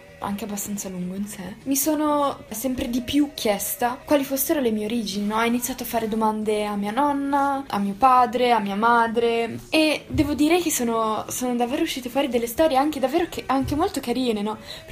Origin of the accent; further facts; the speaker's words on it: Lugano, Ticino, Switzerland; io che sono nata e cresciuta a Lugano praticamente